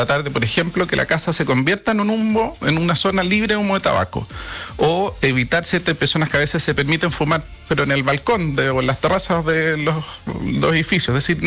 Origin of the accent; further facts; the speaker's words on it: Temuco, Araucanía, Chile; yo soy de Temuco y pega fuerte en el sur, ¿cierto?